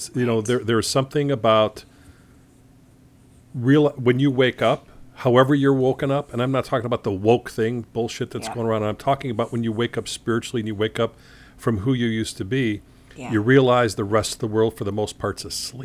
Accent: Chicago, Illinois, United States; Listen, I came from Chicago.

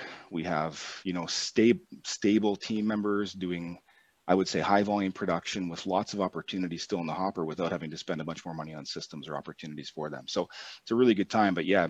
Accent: the Maritimes, Canada; I'm, you know, I'm from the Maritimes and I'm excellent at drinking

